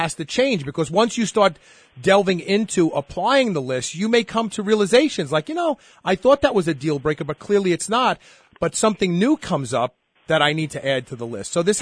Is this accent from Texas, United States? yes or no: no; Brooklyn, New York, United States; we have an old saying when I grew up in Brooklyn on the streets, and I heard my father use this term first.